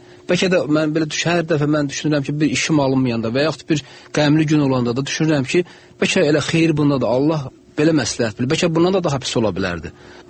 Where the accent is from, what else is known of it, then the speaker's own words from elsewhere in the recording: Aghdam, Aghdam District, Azerbaijan; born there; çox sadə bir ailədə mən doğulmuşam. Biz 9 uşaq olmuşuq. Ağdamda doğulmuşam mən.